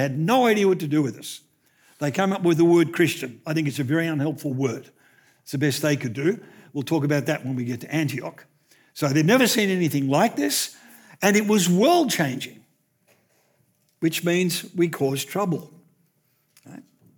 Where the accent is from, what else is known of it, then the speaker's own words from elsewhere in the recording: Australia; I no longer see myself as primarily Australian.